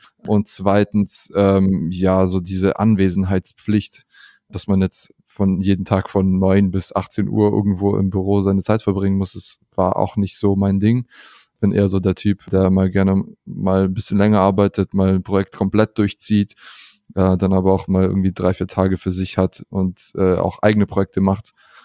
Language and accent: German; Southern Germany, Germany; born there